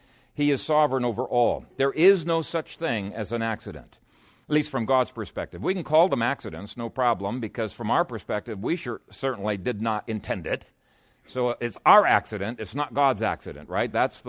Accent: Ethiopia; When I was a teenager growing up in Ethiopia, I had a spear and I regularly practiced with my spear.

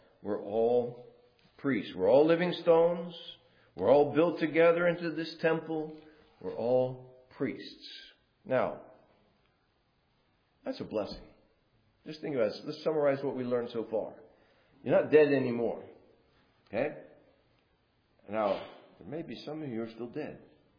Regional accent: New Orleans, Louisiana, United States; And in Southern English, and by the way, I'm from New Orleans.

